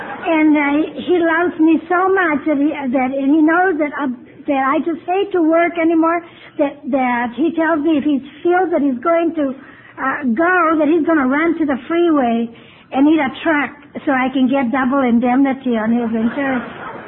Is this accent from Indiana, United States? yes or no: no; California, United States; now in Blythe, United States; I'm really from Orange County, California, but what I'm doing in Blythe is a man.